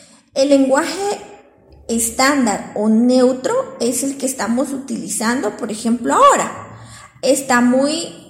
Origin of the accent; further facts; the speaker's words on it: Guatemala; ciertas palabras que tenemos como guatemaltecos, pero que en otros países no se utilizan